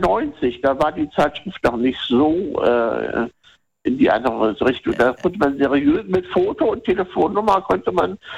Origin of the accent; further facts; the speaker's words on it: Laatzen, Lower Saxony, Germany; Ich bin ja hier in Laatzen aufgewachsen.